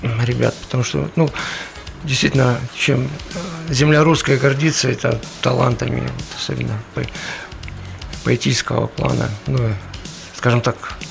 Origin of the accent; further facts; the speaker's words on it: Kharkiv, Kharkiv Oblast, Ukraine; Я тоже родом из Харькова.